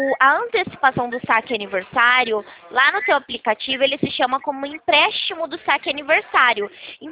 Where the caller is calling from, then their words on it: Presidente Prudente, São Paulo, Brazil; Eu falo de Presidente Prudente, São Paulo.